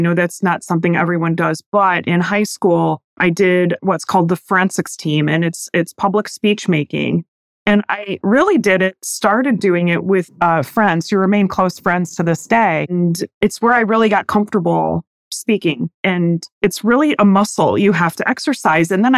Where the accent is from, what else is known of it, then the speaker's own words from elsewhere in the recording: Michigan, United States; I grew up in Michigan, about 30 minutes away from now my alma mater, the University of Michigan.